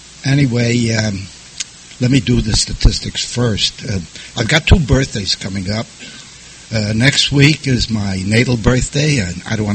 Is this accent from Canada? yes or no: no; New York City, New York, United States; I was born and brought up in New York City. And in fact, as a little side note, where I was born, there are multi-million-dollar condos. Not when I was born there. I was born to a middle-class, low-middle-class